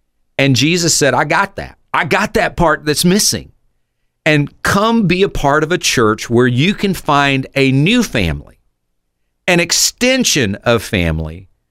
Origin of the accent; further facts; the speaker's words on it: South Carolina, United States; now in Peoria, United States; And of course, now I'm from South Carolina, she's from Maine, and now we're in Peoria, so we're not close to anybody at all.